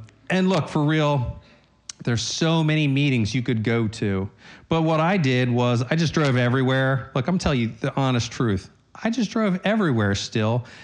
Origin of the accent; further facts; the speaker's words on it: Delaware, United States; I grew up in the Small Wonder area, Northern Delaware.